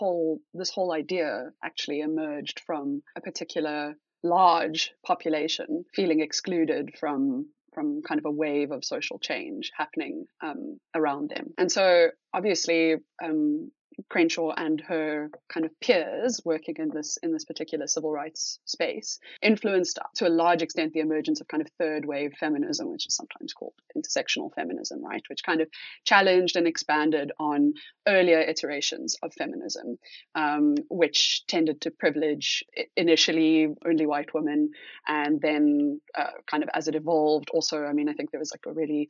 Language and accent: English; South Africa; particularly when it comes to being a South African trying to travel to northern countries, particularly visa processes, for example, can be, you know, really, really complicated.